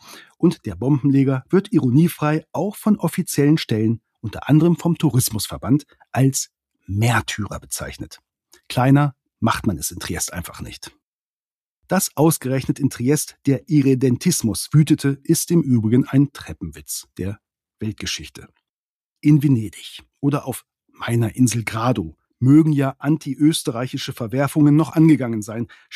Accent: Northern Germany, Germany; das sage ich als Norddeutscher, ja als echter Preuße

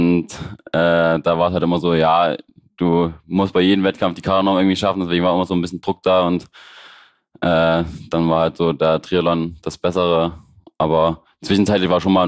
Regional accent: Leipzig, Saxony, Germany; Ich komme aus Leipzig

